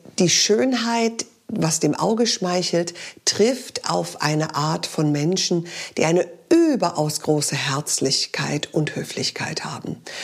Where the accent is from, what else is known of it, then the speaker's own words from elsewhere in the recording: Germany; wir sind ja als Amerikaner in Deutschland aufgewachsen und meine Mutter erzählte mir, wir kommen eigentlich aus England